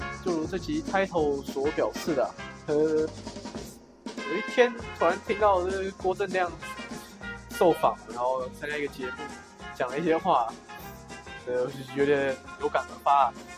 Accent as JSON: {"language": "Chinese", "country": "Taiwan", "said": "我觉得作为一个台湾人"}